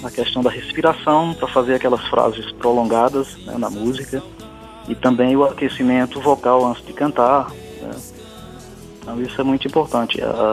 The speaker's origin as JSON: {"language": "Portuguese", "town": "Limoeiro do Norte", "region": "Ceará", "country": "Brazil", "tie": "born or raised there", "said": "em dado momento eu fui em Moelho do Norte, em 1986, na minha terra, né? Acabei sendo transferido para lá"}